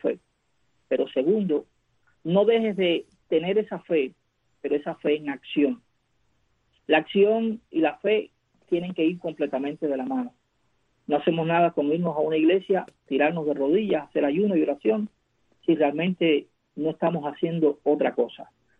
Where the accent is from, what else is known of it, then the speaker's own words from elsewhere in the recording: Cuba; ganar en conciencia como cubanos y como cubanas, como sociedad